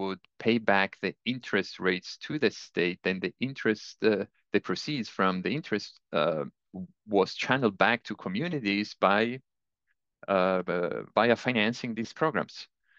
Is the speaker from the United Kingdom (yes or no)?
no; Italy; Less told is the story of the Italian peninsula, my home country